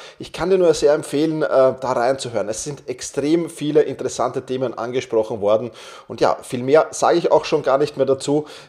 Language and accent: German; Vienna, Austria; wie man es an den ersten Worten wahrscheinlich schon hört, ich komme aus Wien.